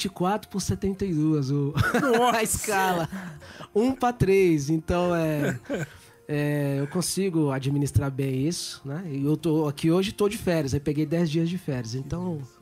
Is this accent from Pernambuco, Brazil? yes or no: no; Brasília, Federal District, Brazil; sou de Brasília, né? Mas não faço parte ali do problema de Brasília, não. Sou da parte boa de Brasília. E sou mais conhecido por ser da gravadora Novo Tempo, né? Cantor adventista